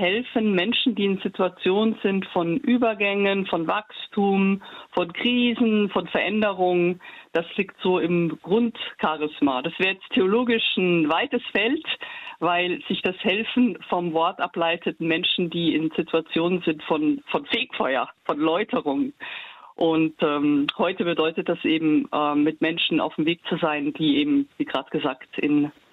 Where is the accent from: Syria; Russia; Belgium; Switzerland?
Belgium; Brussels, Brussels-Capital Region; first language German; Meine Muttersprache ist Deutsch. Meine Eltern stammen aus Bayern. Aber dadurch, dass ich eben in Brüssel dann geboren und auch aufgewachsen bin, habe ich so gar keinen Dialekt angenommen.